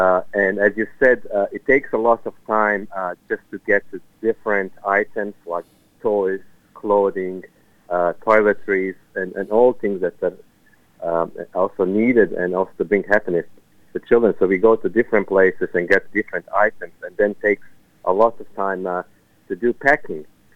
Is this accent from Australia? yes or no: no; Serbia; moved away; I came as a refugee from Serbia